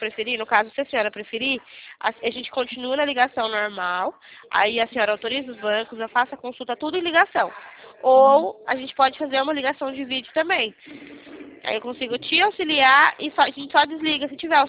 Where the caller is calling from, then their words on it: Sorocaba, São Paulo, Brazil; A gente é aqui do interior de São Paulo, Sorocaba.